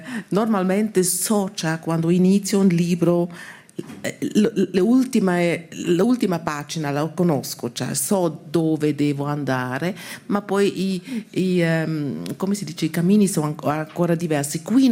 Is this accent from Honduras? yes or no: no; Switzerland; io ho vissuto a Berlino come svizzera